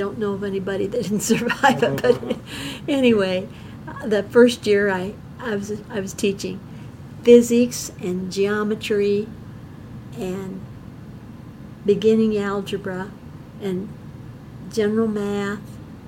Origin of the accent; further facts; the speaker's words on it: Cozad, Nebraska, United States; So then I moved to I got a job in my hometown, Cozad, and mm-hmm.